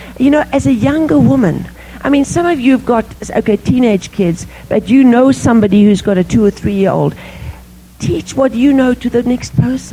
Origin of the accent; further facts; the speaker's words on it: South Africa; I grew up in South Africa where we had a maid.